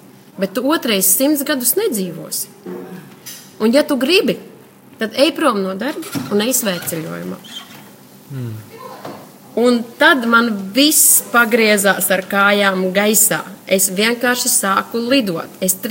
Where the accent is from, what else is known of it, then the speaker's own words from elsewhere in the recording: Gulbene, Gulbene Municipality, Latvia; also born or lived in Litene; Es esmu no Gulbenes. Es esmu dzimusi Litenē, bet tagad dzīvoju Gulbenē.